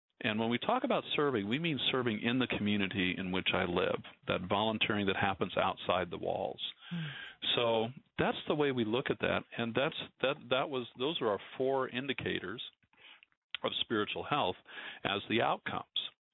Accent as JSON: {"language": "English", "region": "Nebraska", "country": "United States", "tie": "born or raised there", "said": "because I'm from Nebraska and I serve churches in Nebraska, and as I look around Nebraska, and I grew up in a small town in Nebraska, in southeast Nebraska"}